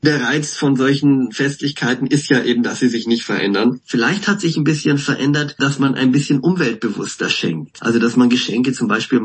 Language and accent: German; Bavaria, Germany; born there; Und als sie fertig waren, Polen zu sein, sind sie nach Bayern gekommen, wo ich dann erst geboren wurde